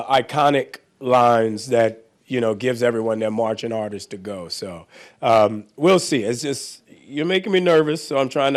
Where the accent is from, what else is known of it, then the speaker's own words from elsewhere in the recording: New Orleans, Louisiana, United States; Like, I'm from New Orleans, so my biggest goal was to perform every year at the kids' tent at Jazz Fest.